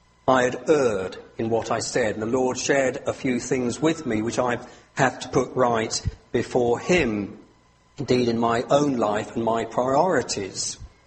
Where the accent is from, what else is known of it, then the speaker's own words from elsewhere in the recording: United Kingdom; I also am thankful for the success of the GB team, being British.